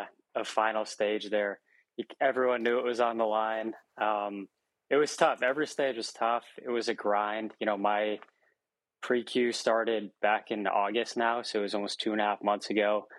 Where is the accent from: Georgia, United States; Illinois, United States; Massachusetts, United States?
Massachusetts, United States; You know, up here, I'm from Massachusetts, and there wasn't really much to play in, to be honest.